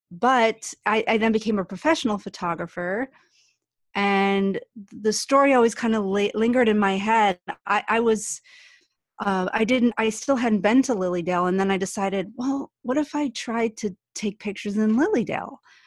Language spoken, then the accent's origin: English; Buffalo, New York, United States; I grew up in Buffalo.